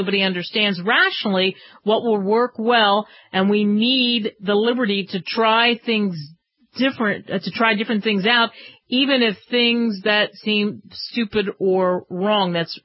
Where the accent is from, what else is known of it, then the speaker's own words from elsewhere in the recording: Philadelphia, Pennsylvania, United States; I grew up in Philadelphia. How often have I talked about the fact that my life was steeped in history